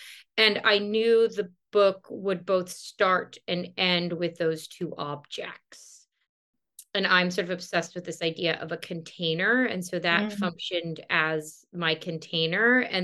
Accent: Florida, United States; I grew up in South Florida, which is, it's a beautiful, magical place that I will probably never be able to live in.

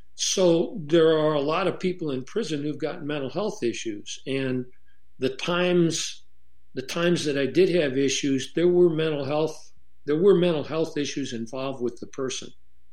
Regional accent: Chicago, Illinois, United States; I grew up in Chicago. I was exposed to a lot of things in an urban environment

